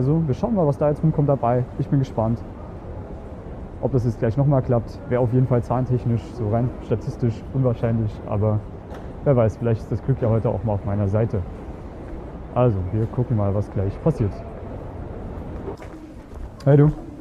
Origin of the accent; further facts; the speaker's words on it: Germany; Ich bin aus Deutschland ursprünglich